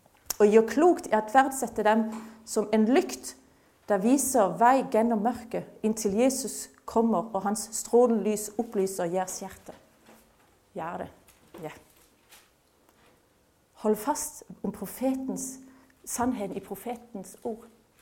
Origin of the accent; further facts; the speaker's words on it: Norway; Danish is a second language; vi har jo aldrig været slaver, vi er nordmænd.